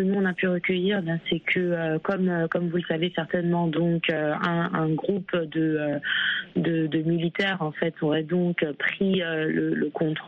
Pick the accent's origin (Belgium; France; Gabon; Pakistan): Gabon; now in Washington, United States; effectivement, je suis gabonaise, je réside à Washington DC.